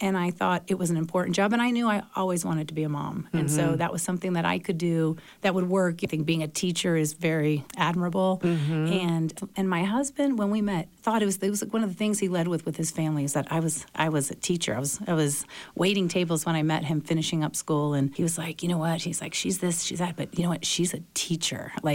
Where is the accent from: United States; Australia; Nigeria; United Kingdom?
United States; Tampa, Florida; Well, I grew up in Tampa, Florida. I went to college in Tampa to study to be a teacher.